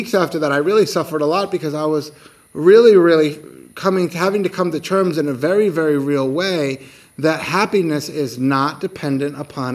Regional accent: United States; I mean, I'm from America, so that's what I see

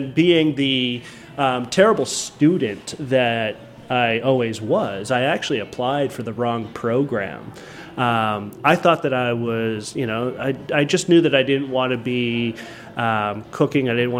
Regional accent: Ontario, Canada; So I came from the Niagara region, so just over the border, which it's got a substantial wine industry

